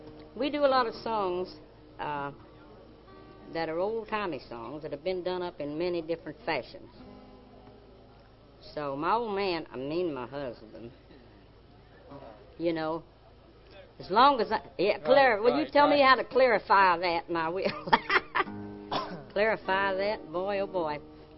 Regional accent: North Carolina, United States; I was born and raised in the mountains. I mean high in the mountains of North Carolina.

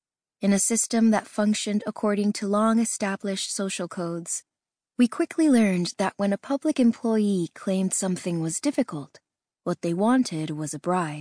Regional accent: Maracaibo, Zulia, Venezuela; In the 1970s, my hometown, Maracaibo, and its enormous oil reserves were a symbol of the future in what was then the most prosperous country in the Caribbean.

